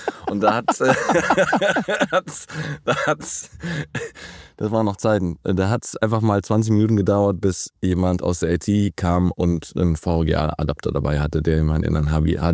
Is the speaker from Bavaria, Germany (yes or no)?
no; Lower Saxony, Germany; Wir sind in Niedersachsen, wir sind nicht im Rheinland aufgewachsen.